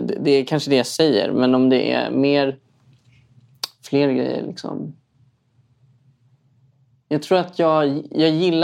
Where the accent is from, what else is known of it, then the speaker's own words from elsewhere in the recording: Stockholm County, Sweden; Uppvuxen i en förort i Stockholm.